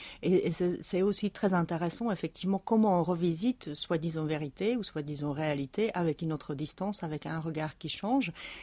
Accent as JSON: {"language": "French", "region": "Moravia", "country": "Czechia", "tie": "born or raised there", "moved": "as an adult", "lives_now": "France", "said": "malgré le fait que je suis effectivement originaire de Moravie. Et c'est vrai qu'à partir de l'âge de 21, 22 ans, j'ai vécu en France"}